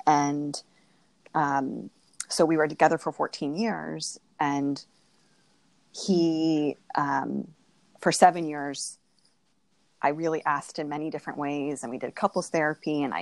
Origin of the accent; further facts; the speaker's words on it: Moon Township, Pennsylvania, United States; also born or lived in Uniontown; now in Silver Spring, United States; In Pennsylvania, I'm from outside of Pittsburgh. Mm-hmm. I was born in Uniontown. Mm-hmm. I grew up in Moon Township, like the moon in the sky.